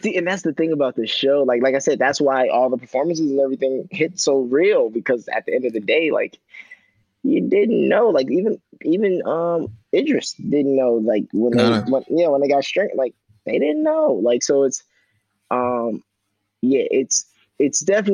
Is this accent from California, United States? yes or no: no; Chicago, Illinois, United States; like, I come from Southside Chicago.